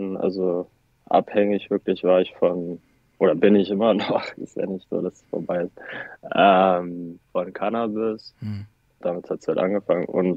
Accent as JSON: {"language": "German", "region": "Brandenburg", "country": "Germany", "tie": "born there", "lives_now": "Berlin, Germany", "said": "Also geboren bin ich in Brandenburg."}